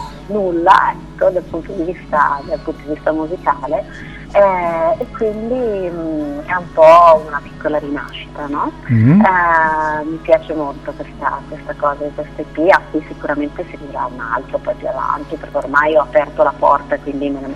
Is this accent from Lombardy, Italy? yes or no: yes; Desenzano del Garda, Lombardy, Italy; io sono del Lago di Garda, è una in un posto diciamo vicino a Desenzano, dove sono io